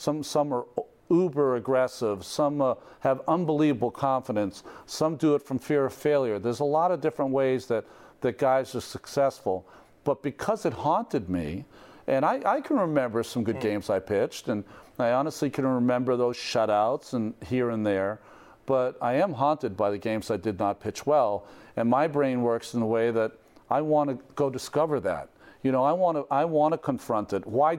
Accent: Hawaii, United States; born there; We're both Hawaiian born, so we pitched the wrong Hawaiian pitcher that day.

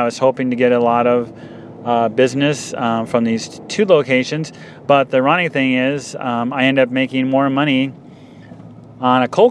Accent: Indiana, United States; because, you know, I'm from Indiana, so I could use something like Hoosier.

